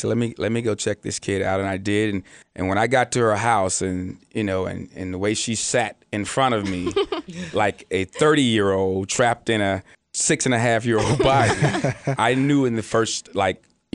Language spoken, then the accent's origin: English; Atlanta, Georgia, United States; also born or lived in New York; You know, when I left Atlanta, I'm originally from Atlanta. Okay. And when I left Atlanta to go to school in New York